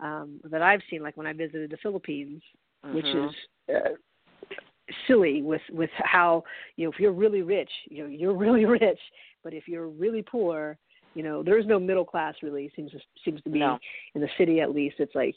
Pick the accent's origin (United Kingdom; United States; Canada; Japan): United States; So that's the culture I grew up in here in the States.